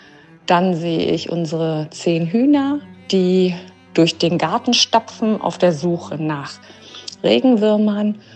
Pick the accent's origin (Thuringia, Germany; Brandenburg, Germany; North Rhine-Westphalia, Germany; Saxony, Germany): Brandenburg, Germany; Also ganz anders als in meiner Heimat südlich von Berlin. Da sieht man ja nicht so viele wilde Tiere.